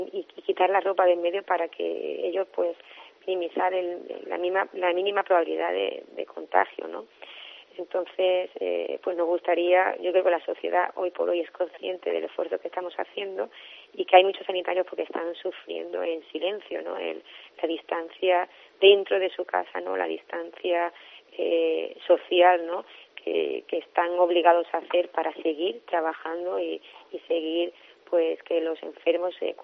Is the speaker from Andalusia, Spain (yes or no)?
yes; Málaga, Andalusia, Spain; porque yo soy malagueña